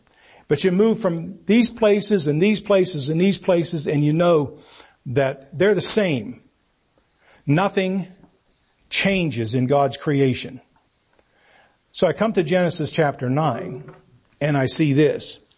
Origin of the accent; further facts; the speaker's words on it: Natrona, Pennsylvania, United States; also born or lived in Freeport; born and raised in the Allakiskie Valley, Natrona, Freeport, never strayed out of the valley, left or right of the river much at all in my growing up years.